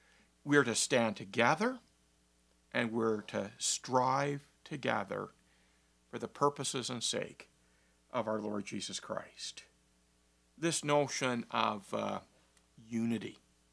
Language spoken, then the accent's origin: English; Canada; to stand tall and proud as a Canadian.